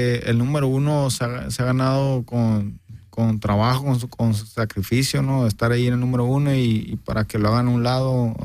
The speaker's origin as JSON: {"language": "Spanish", "country": "Mexico", "said": "Somos mexicanos."}